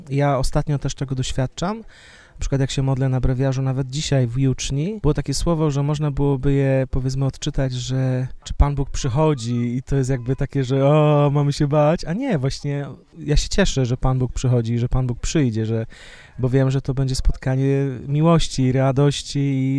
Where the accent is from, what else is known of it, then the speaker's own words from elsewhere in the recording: Wieruszów, Łódź Voivodeship, Poland; also born or lived in Węglewice; now in Kępno, Poland; ja pochodzę z Wieruszowa, znaczy urodziłem się i powiedzmy wczesne dzieciństwo spędziłem w Węglewicach